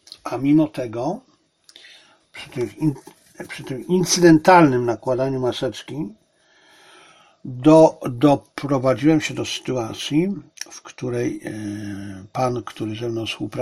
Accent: China; on wie, że ja jestem Chińczyk. No, od zawsze wie, że jestem Chińczyk.

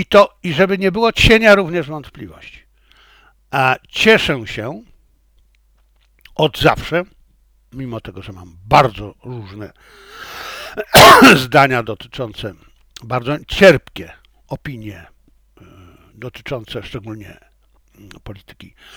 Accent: China; Chciałem, jako że ja jestem Chińczykiem, więc oczywiście będę bronił stanowiska chińskiej dyplomacji

